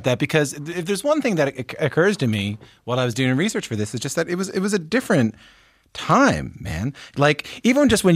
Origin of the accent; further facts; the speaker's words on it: Newfoundland and Labrador, Canada; it's probably that I'm from Newfoundland and Labrador.